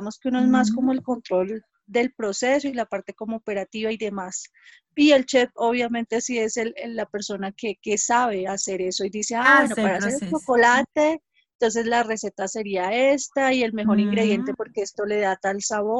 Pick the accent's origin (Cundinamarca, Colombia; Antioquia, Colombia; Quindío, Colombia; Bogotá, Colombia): Bogotá, Colombia; Yo soy bogotana. Rola, super rola, pues no con el acento de los rolos, pero he vivido todo el tiempo en Bogotá.